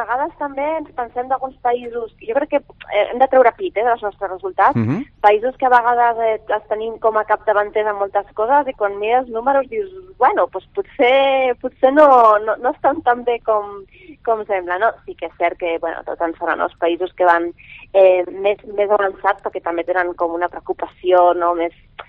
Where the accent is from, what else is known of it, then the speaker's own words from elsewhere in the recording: Catalonia, Spain; Sí, jo crec que com a catalana, i t'ho dic orgullosa